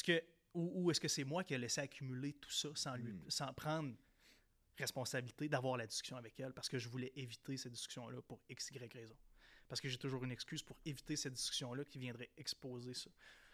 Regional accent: Quebec, Canada; si j'ôte le fait que je viens du Canada, du Québec

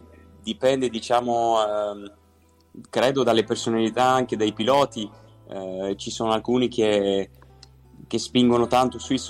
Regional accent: Geneva, Switzerland; è vero che sono svizzero, sono nato e cresciuto a Ginevra, però i miei genitori sono italiani

